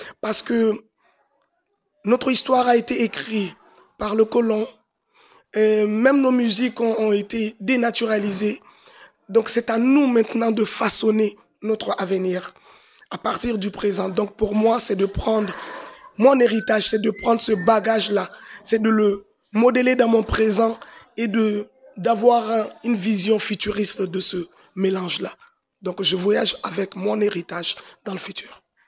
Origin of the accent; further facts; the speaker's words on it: Mali; now in Montreal, Canada; griotte d'origine du Mali, mais je suis une panafricaine. Je viens de partout d'Afrique, mais je réside à Montréal.